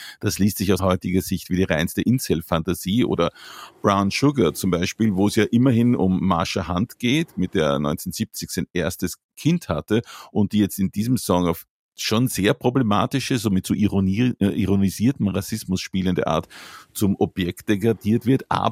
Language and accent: German; Austria; ich als Österreicher würde sagen unter der Fuchtel